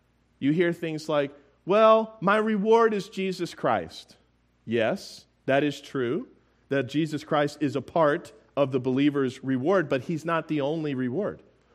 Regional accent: Tampa, Florida, United States; I'm actually traveling here, seeing some friends in a ministry. I'm from Tampa, Florida.

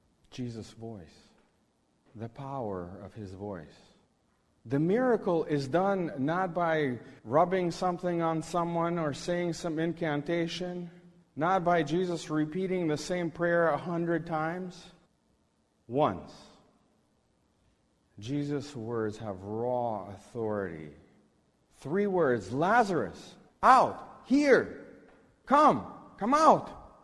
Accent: Moscow, Russia; In the neighborhood where I grew up in Moscow, less than a mile away, is the largest crematorium in all of Europe.

